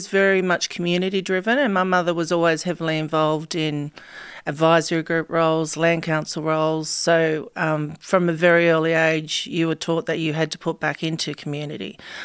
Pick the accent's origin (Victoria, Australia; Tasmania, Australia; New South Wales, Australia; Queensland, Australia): New South Wales, Australia; Campbelltown; where I grew up in Ayres at Campbelltown, which is a massive housing estate, and it was pretty rough